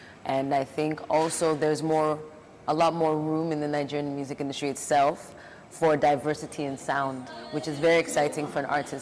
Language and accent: English; Toronto, Ontario, Canada; So I grew up in Toronto. My parents immigrated to Canada.